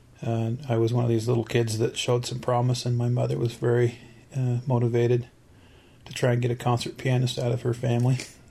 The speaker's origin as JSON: {"language": "English", "town": "Farmington", "region": "New Mexico", "country": "United States", "tie": "born or raised there", "said": "The Navajo Reservation is just 30 minutes from my hometown."}